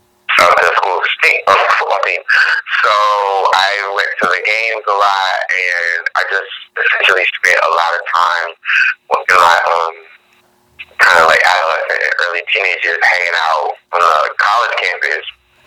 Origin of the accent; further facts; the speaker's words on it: Essex, Virginia, United States; I grew up in Essex, which is near Petersburg, Virginia. Actually, it's home to Virginia State University, so kind of a small town, college town, very predominantly middle class African American community.